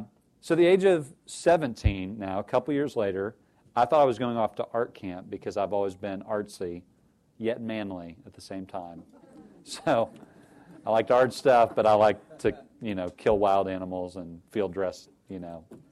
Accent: Illinois, United States; and I'm from Central Illinois. It was 20 miles to the nearest shopping mall, 20 miles of interstate framed by corn and soybean fields all the way. I lived out in the middle of the country.

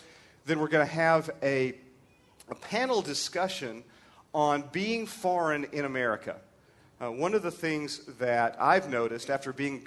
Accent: United States; I've been a foreigner for 20 years overseas and was treated far better in the Muslim world as an American

